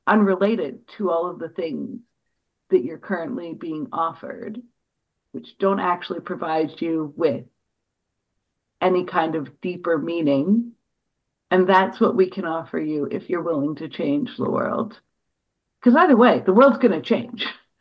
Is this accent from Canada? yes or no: yes; Canada; for as a Canadian, winter doesn't mean snowdrifts taller than you are.